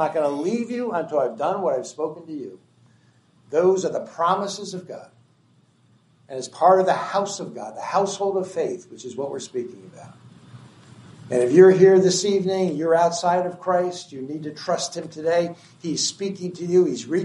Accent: New Jersey, United States; I come from New Jersey. Only an hour from my home is Atlantic City.

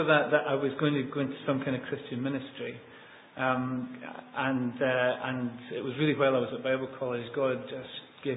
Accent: East Kilbride, Scotland, United Kingdom; moved away as an adult; also born or lived in Dennistoun; now in Aberdeen, United Kingdom; No, I was born in Denniston and I was raised in East Kilbride and only moved up to Aberdeen 10 years ago.

